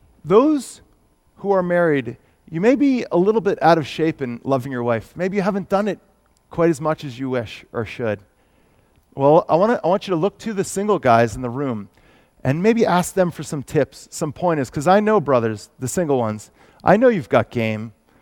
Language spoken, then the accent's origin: English; New Hampshire, United States